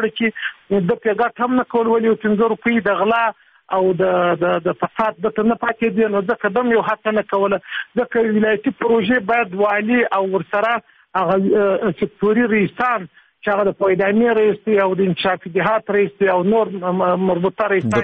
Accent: Uruzgan, Afghanistan; د چوری ولسوالۍ ده چې زه خپله په هغه ولسوالۍ کې زیږېدلی او لوی شوی یم

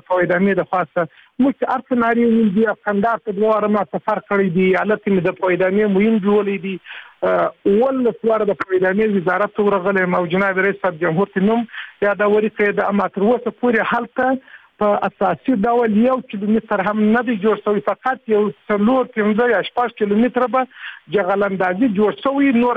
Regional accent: Chora, Uruzgan, Afghanistan; د چوری ولسوالۍ ده چې زه خپله په هغه ولسوالۍ کې زیږیدلې او لوی سوی یم.

